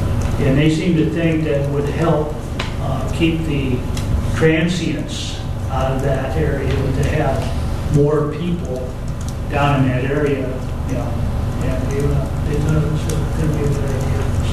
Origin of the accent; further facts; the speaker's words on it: Duluth, Minnesota, United States; I'm from Duluth, Minnesota, which there was a manufacturer there, Diamond Tool and Horseshoe Company